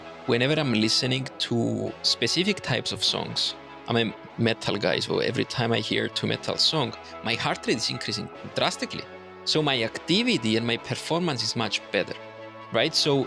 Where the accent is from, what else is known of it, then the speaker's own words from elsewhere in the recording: Cyprus; English is a second language; I grew up in Cyprus, and in Cyprus, first of all, it's a very small island.